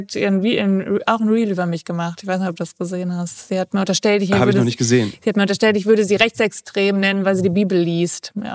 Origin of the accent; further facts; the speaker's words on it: Germany; mein Akzent, das merken die ja direkt, dass man aus Deutschland kommt